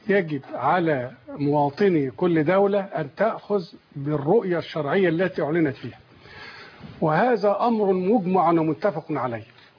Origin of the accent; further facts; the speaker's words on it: Egypt; وهذا هو المعمول به عندنا في مصر على سبيل المثال.